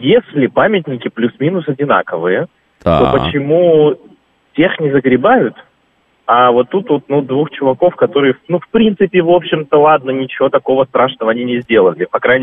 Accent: Vladivostok, Primorsky Krai, Russia; Не знаю, вот я из Владивостока, там есть

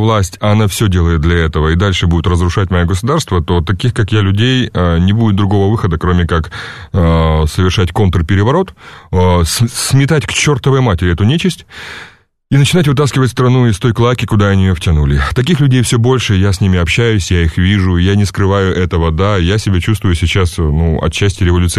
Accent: Ukraine; Дело в том, что я, например, украинец, да, при том, что я, ну, я русский украинец, я называю себя.

